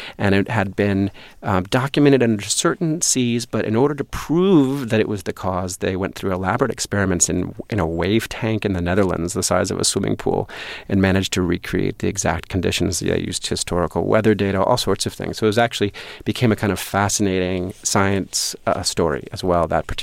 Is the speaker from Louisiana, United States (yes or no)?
no; California, United States; born or raised there